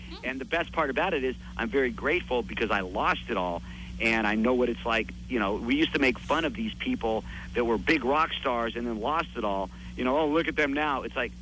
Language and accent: English; Hollywood, California, United States; I didn't grow up in the entertainment industry. I grew up in Hollywood